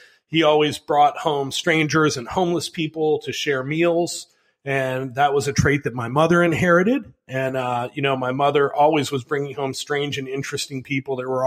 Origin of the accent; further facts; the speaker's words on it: Chicago, Illinois, United States; And so I grew up in Chicago. I was a punk kid. I was a graffiti writer.